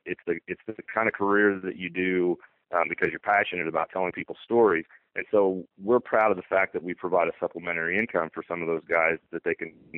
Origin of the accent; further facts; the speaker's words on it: Smith Center, Kansas, United States; growing up in Smith Center and having the good fortune of getting to play for Coach Roger Barter there